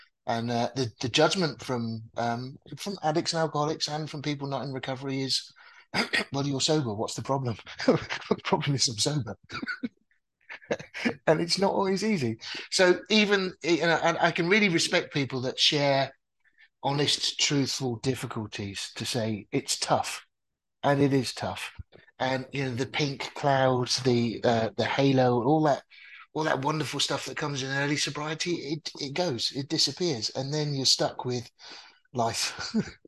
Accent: England, United Kingdom; Usually tea. I'm an English guy, you know, tea is a way of life.

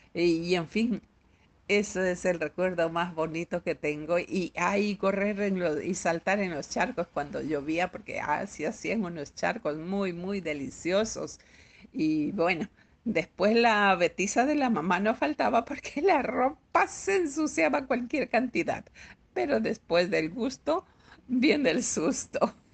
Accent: Pelileo, Tungurahua, Ecuador; born there; yo nací en el Cantón Pelileo, provincia del Tungurahua, parte de la serranía ecuatoriana. Un espacio muy hermoso, muy lindo en paisajes

